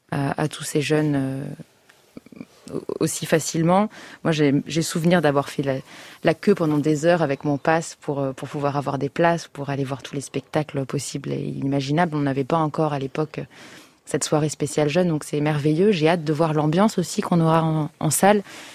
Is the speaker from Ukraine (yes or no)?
no; Paris, Île-de-France, France; born there; je suis née à Paris